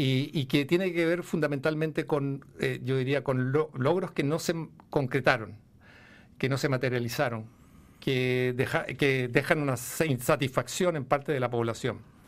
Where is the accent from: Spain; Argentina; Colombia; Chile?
Chile